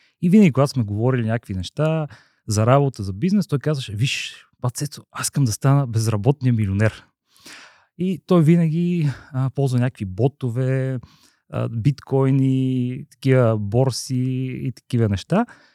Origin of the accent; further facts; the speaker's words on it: Kostinbrod, Sofia Province, Bulgaria; now in Sofia, Bulgaria; от Костинброд съм, живея в София, по образование съм инженер, по призвание съм търговец.